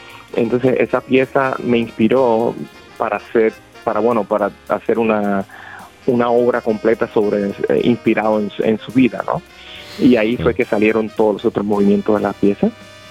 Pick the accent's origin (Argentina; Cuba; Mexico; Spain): Cuba; San Luis, Pinar del Río; born there; yo nací en un pueblo en Cuba, se llama San Luis, y es un pueblo muy conocido por tabaco, ¿no?